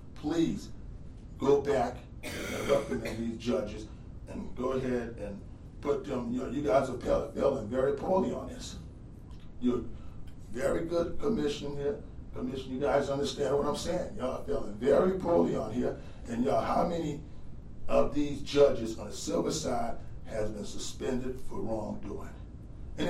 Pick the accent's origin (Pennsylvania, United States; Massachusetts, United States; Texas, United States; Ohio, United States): Texas, United States; Houston; from Houston, Harris County, Texas.